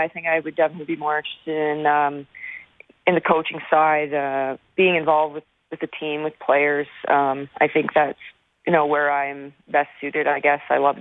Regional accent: Shawnee, Saskatchewan, Canada; a little girl growing up in Shawnee, Saskatchewan

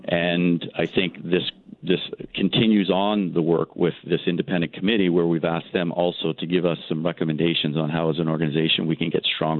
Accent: Scarborough, Ontario, Canada; I grew up in Scarborough in a very diverse community and went to a high school that was very diverse.

